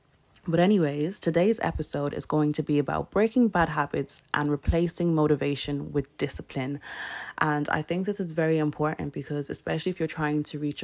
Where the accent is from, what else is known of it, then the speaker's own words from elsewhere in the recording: Ireland; moved away as an adult; now in United Kingdom; I was raised in Ireland. I'm from Ireland and moved over to UK when I was 18. So Ireland is basically my home.